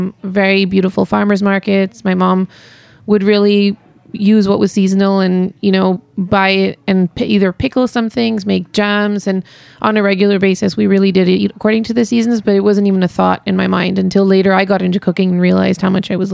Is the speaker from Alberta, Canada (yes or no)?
no; Montreal, Quebec, Canada; because I'm born and raised in Montreal. Mm-hmm. I never even really been to India that much before. My parents being from there